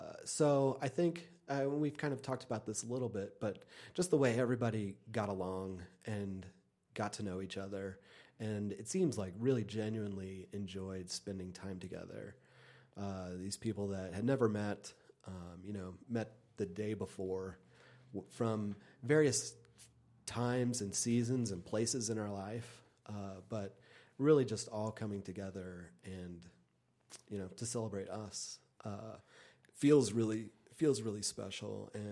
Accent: Texas, United States; it was my first time out here, and I grew up in Texas. And my family, we did all kinds of driving trips and went to all kinds of national parks, but we never came to Big Bend.

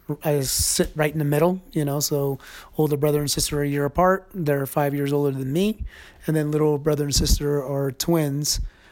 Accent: Panama; So I grew up in Panama, which is in Central America, where the Panama Canal is.

